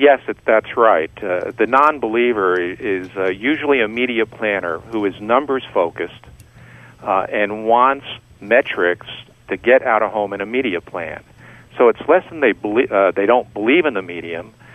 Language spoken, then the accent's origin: English; New York City, New York, United States; I'm from New York, New York.